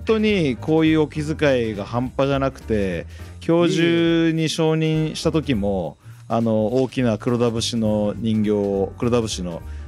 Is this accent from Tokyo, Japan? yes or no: yes; Tokyo, Japan; also born or lived in Aichi; 1980年生まれで愛知県で生まれて、まあ、育ちはずっと東京で、今は日本体育大学で教鞭を取らせていただいてます。